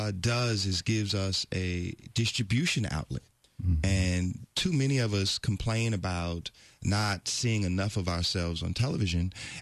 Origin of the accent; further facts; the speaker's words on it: Houston, Texas, United States; moved away as an adult; now in Los Angeles, United States; I'm originally from Houston, graduated from Jack Yates in School of Communications there